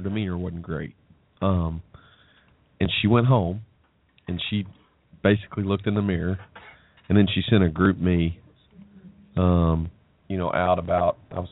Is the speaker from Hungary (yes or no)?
no; Arkansas, United States; boy, it's a good thing I'm from Arkansas because I can understand